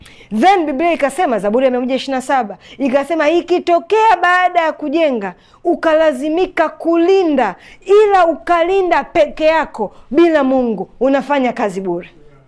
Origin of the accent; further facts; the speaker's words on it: Goba, Dar es Salaam, Tanzania; born there; Siku mimi nimezaliwa Goba.